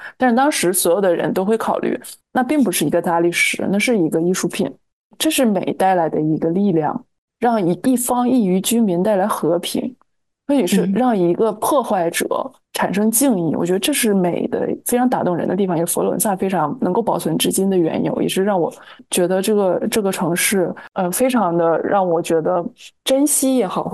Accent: Anshan, Liaoning, China; born there; 我呢是出生在一个中国东北的重工业城市，是钢都，是鞍山，是一个以劳动、以钢铁为文明的地方。

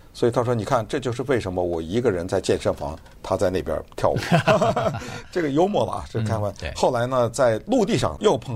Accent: California, United States; 我说我来自于一个非常自由的州，叫加利福尼亚州。

